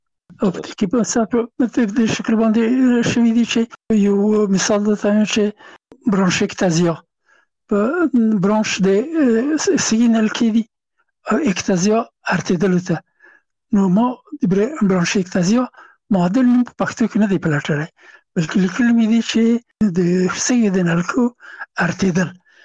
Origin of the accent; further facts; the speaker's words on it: Afghanistan; زه هم افغان یم